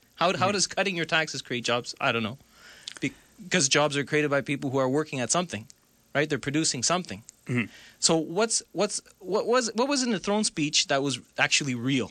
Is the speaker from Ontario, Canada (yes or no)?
yes; Toronto, Ontario, Canada; I mean, I grew up here in Toronto.